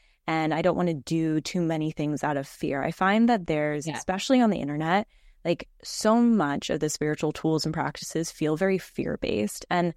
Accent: Palm Springs, California, United States; also born or lived in Los Angeles / Orange County; now in Seattle, United States; so I grew up in California, grew up in like Palm Springs, lived in LA, Orange County, that whole Southern California. And then we just randomly moved in 2020 up to Seattle

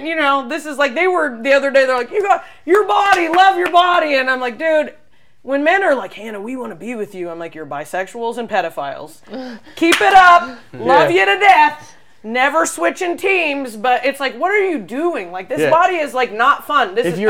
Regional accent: Indiana, United States; I mean, I got called all the slurs growing up in Indiana.

